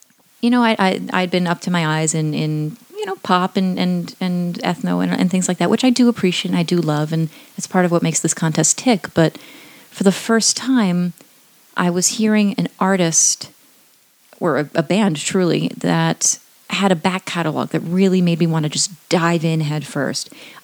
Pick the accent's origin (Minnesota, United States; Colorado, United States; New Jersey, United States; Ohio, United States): Minnesota, United States; St. Paul; I started attending a university in the United States, McAllister College in my hometown of St. Paul